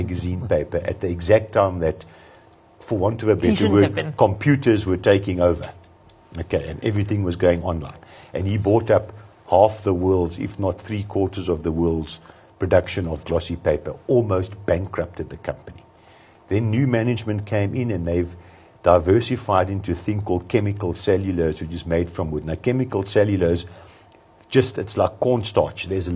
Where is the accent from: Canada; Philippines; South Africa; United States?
South Africa; maybe it's just growing up in South Africa